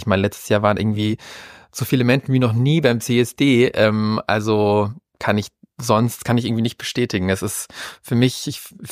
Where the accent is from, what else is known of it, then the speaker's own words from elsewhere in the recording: Wolfratshausen, Bavaria, Germany; Also ich komme ja selber aus dem Süden von München, aus der Wolfratshauser Ecke. Und allein da haben wir natürlich den Starnberger See. Da bin ich quasi groß geworden.